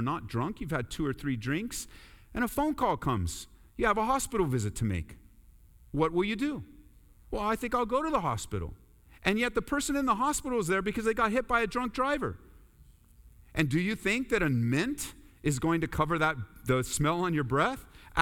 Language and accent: English; Colorado, United States; Oh, you guys know where I'm from, right? I'm from Colorado. What are you laughing at? Yeah, I'm from Colorado